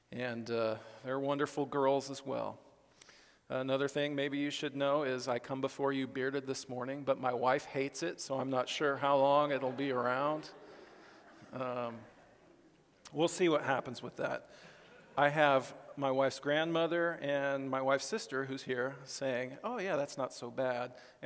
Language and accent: English; Olympia, Washington, United States; also born or lived in Boise, Idaho / Austin, Texas; I am from the Pacific Northwest, I guess, originally, Olympia, Washington, and Boise, Idaho is where I graduated from high school and started college there at Boise State University.